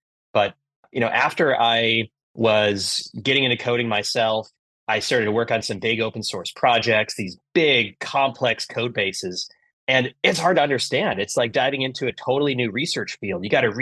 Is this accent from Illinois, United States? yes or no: yes; Chicago, Illinois, United States; And so as a kid growing up in Chicago, I remember this feeling of getting to participate in this amazing open source community